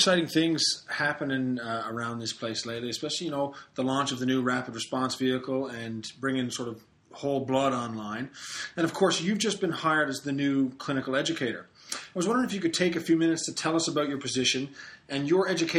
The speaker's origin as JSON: {"language": "English", "country": "Canada", "said": "I'm a Canadian emergency medicine trainee."}